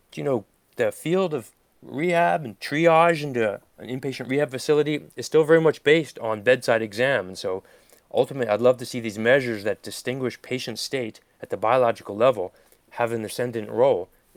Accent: Philadelphia, Pennsylvania, United States; But, I grew up in Philadelphia. I love it there.

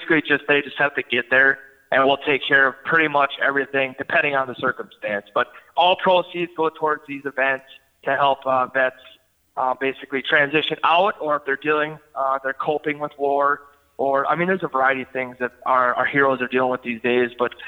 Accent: Bemidji, Minnesota, United States; now in Fargo, United States; I came from northern Minnesota. I'm from Bemidji originally.

